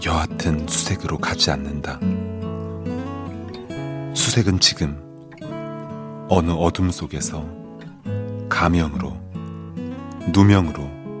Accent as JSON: {"language": "Korean", "town": "Anyang", "region": "Gyeonggi Province", "country": "South Korea", "tie": "born or raised there", "said": "이제 저는 안양 출신인데요. 뭐 어쩌다가 안양을 지나갈 일이 있으면 이제 제가 어릴 때 봤던 골목이나 거리들은 이제 하나도 남아있지 않고요."}